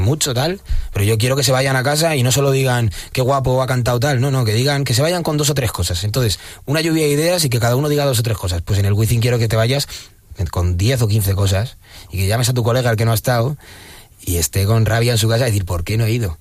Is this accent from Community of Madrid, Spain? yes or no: no; Toledo, Castilla-La Mancha, Spain; Somos de, los que somos de Toledo, yo creo que saben por qué lo digo. Es un poco, al final, como en cualquier sitio, pero sí, no es un pueblo, pero no es una ciudad muy grande. Nos conocemos todos.